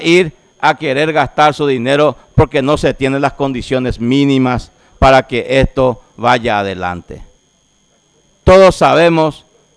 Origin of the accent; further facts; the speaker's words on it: Concepción, Paraguay; me causa indignación como concepcionero y me causa vergüenza como paraguayo